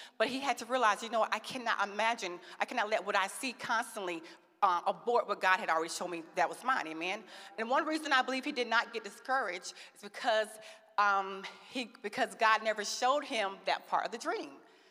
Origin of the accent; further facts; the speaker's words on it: Georgia, United States; accent: Southern; Somebody from the South. I'm proud to be from Georgia, okay? My accent is still there. I try to change it. It won't go nowhere, right?